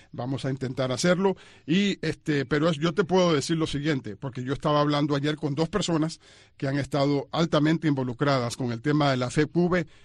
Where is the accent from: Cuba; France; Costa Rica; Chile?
Cuba; born there; todos somos cubanos, nacimos en Cuba